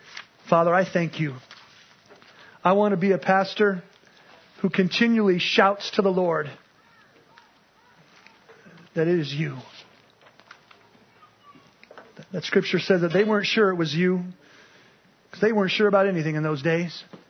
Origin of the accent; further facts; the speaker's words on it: Oakland, California, United States; born there; I was born in Oakland. I'm East Bay Grease.